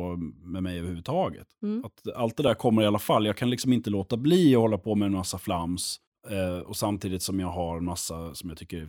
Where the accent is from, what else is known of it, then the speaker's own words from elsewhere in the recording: Lund, Skåne, Sweden; accent: Skåne; Så jag kommer från Lund från början. Så att jag kommer från Skåne och det hörs ibland på min dialekt och jag tror att den håller på att utvecklas ännu mer tillbaka.